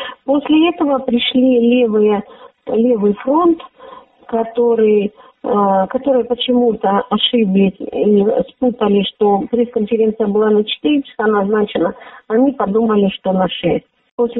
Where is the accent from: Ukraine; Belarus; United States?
Ukraine; Donbas; «Здравствуйте, я с Донбасса»